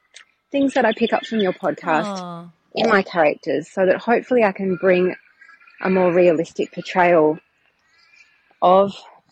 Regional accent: Perth, Western Australia, Australia; I'm a Chatterpie from Perth

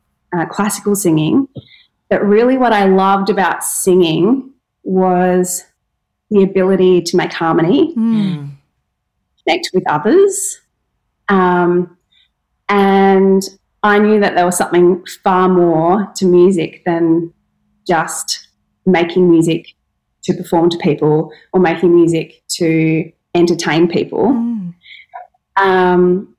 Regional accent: Brisbane, Queensland, Australia; So I grew up in Brisbane, but I have Tasmanian family.

